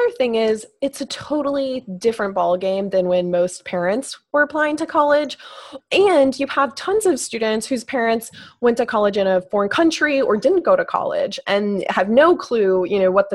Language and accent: English; Midwest, United States; And at my school, not a lot of students had applied to Ivy League schools. I'm from the Midwest.